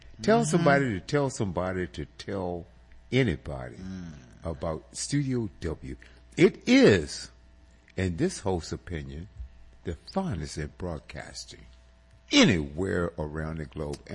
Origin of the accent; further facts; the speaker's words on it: Richmond, Virginia, United States; also born or lived in West Coast; my goal is to bring just really good vibes, good music, entertainment, education to my hometown, Richmond, Virginia.